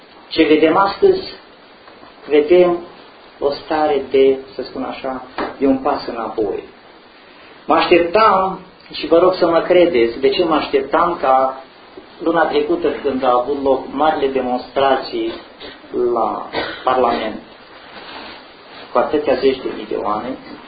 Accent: Cluj County, Romania; Eu am fost crescut de un preot greco-catolic. Toată zona Văii Someșului, pe unde am crescut eu, de la Dej în jos, câteva comune numai au fost ortodoxe, restul toate au fost greco-catolice.

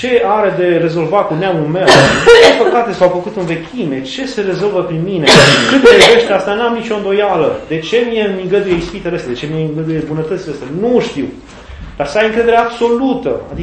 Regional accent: Lupeni, Hunedoara County, Romania; Eram din Lupen și mergeam la Vulcan

